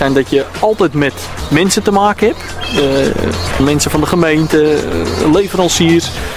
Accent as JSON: {"language": "Dutch", "town": "Uithoorn", "region": "North Holland", "country": "Netherlands", "said": "kom uit Uithoren."}